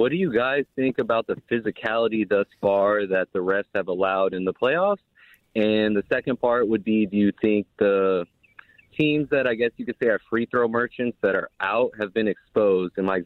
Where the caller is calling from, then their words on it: Woodland, California, United States; Hey, this is … from Woodland.